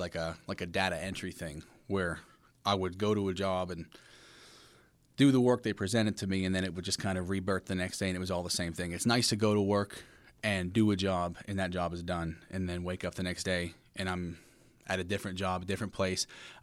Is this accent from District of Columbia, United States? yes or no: no; Aliquippa, Pennsylvania, United States; I grew up about 20 minutes outside the city, Aliquippa, Pennsylvania.